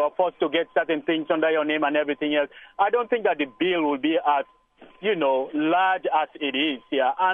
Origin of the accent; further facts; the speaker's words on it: Sierra Leone; now in United States; I am an African. I came from Sierra Leone. I've been here